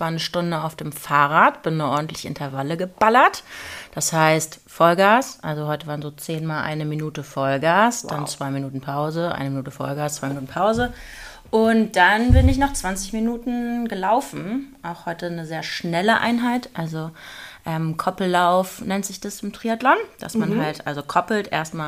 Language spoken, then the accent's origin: German; Kiel, Schleswig-Holstein, Germany; now in Hamburg, Germany; Also ich komme aus Kiel davor ursprünglich.